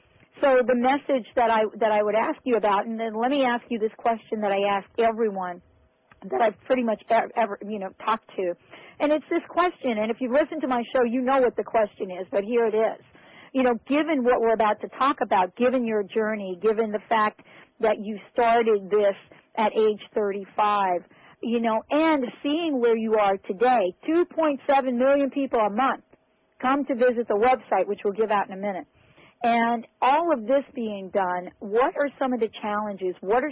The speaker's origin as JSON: {"language": "English", "region": "New York", "country": "United States", "said": "you know I'm from New York"}